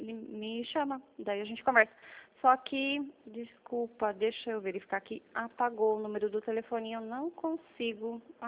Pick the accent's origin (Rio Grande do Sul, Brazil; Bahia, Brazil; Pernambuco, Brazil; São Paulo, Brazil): São Paulo, Brazil; São Roque; eu sou daqui de São Roque, interior de São Paulo. É, 50 quilômetros.